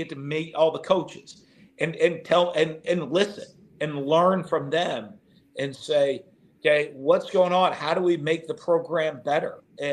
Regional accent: Northeast, United States; listen, I'm from the Northeast.

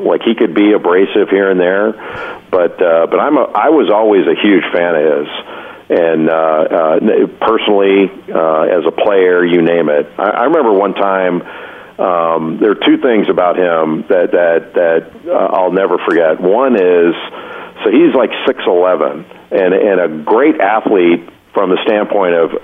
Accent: Rolling Hills, California, United States; And I grew up in Rolling Hills. You know, we had a lot of tennis players there

